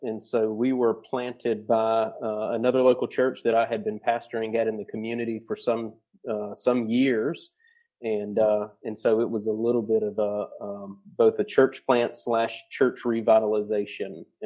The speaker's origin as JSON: {"language": "English", "region": "Georgia", "country": "United States", "tie": "born or raised there", "also_born_or_lived": "Virginia", "moved": "yes", "said": "And I'm originally from Southern Georgia. And so when I left home and moved to Virginia was when I left the church that I was born and raised in."}